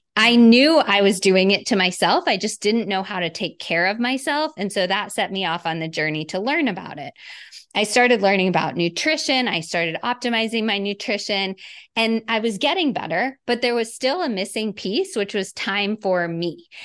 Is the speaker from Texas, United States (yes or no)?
yes; Dallas, Texas, United States; also born or lived in Boston / New York / Miami / Chicago; So I live in Dallas. I grew up mostly in Dallas, then moved all over the place, Boston, New York, Miami, Chicago, and eventually wound up back here in Dallas where my family is.